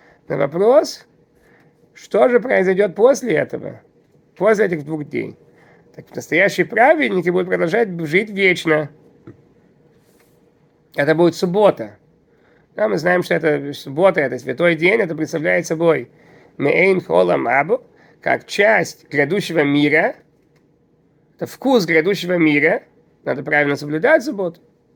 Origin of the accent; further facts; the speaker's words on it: Kyiv, Ukraine; also born or lived in Chernivtsi; Ну, я из Киева. Я крышу крыши. Родился в Черновцах.